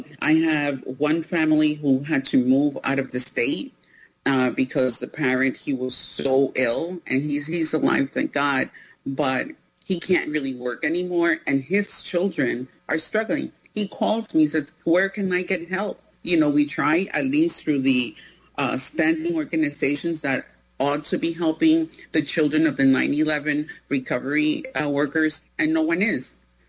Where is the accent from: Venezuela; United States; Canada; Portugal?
Venezuela; as an immigrant myself, I'm from Venezuela